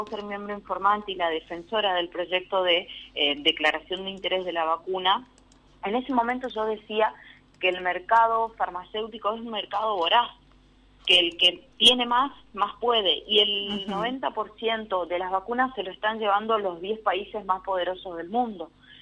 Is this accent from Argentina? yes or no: yes; Argentina